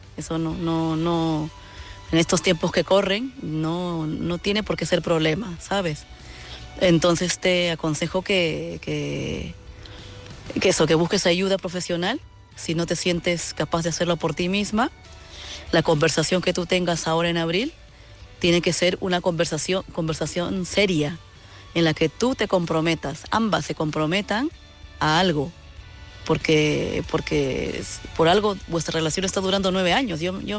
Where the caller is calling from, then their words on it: Madrid, Community of Madrid, Spain; de Madrid.